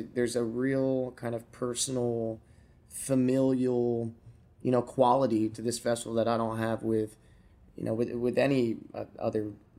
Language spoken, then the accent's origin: English; Florida, United States; also born or lived in Pennsylvania / Georgia / Delaware / New Jersey; I was born in Pennsylvania, mm-hmm. moved to Georgia for a couple of years. Then I moved to Delaware. Then I moved to South Jersey. And then I moved to Florida.